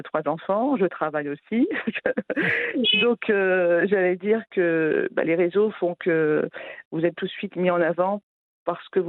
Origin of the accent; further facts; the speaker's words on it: France; born there; je suis née en France, de parents, je suis d'origine du Rif, de Nador. Et donc, je travaille en France et je suis franco-marocaine.